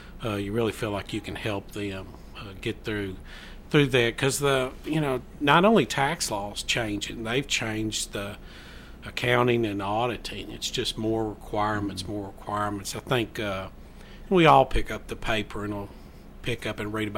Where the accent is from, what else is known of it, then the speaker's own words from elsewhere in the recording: Nashville, Tennessee, United States; But I came up to Murfreesboro probably January of 97. I'm originally from Nashville